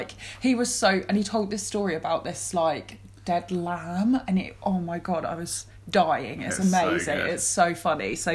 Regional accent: England, United Kingdom; I think because I'm English, I just connect better with English programming.

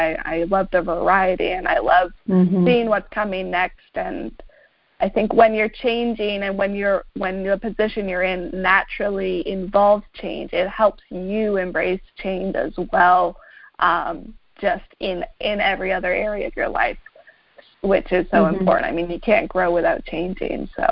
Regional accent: Canada; now in United States; Like I'm from Canada. I have a home in Canada.

